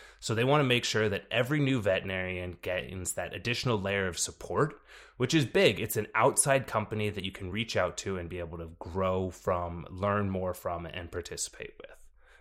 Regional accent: Dallas, Texas, United States; CityVet, which is based in my hometown here of Dallas, Texas

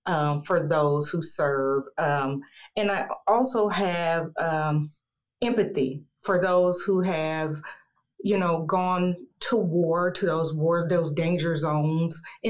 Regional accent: Lima, Ohio, United States; I was born and raised here in Lima, Ohio.

